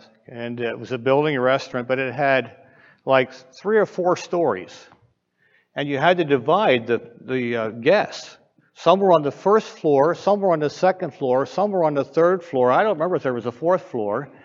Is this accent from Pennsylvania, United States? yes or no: yes; Belleville, Pennsylvania, United States; So I'm from Belleville, Pennsylvania. That's where I grew up, Mifflin County.